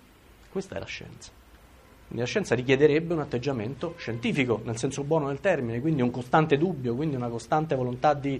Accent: Rome, Lazio, Italy; Siccome io vengo da Roma

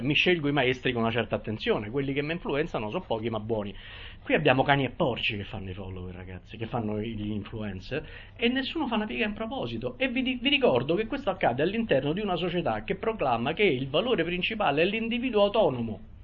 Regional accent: Rome, Lazio, Italy; Io poi sono romano

